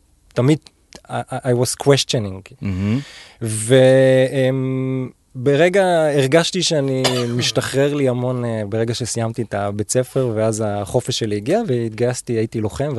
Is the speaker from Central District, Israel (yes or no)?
yes; Rishon LeZion, Central District, Israel; אני בן 43, גדלתי בראשון לציון, ילדות נורמלית ורגילה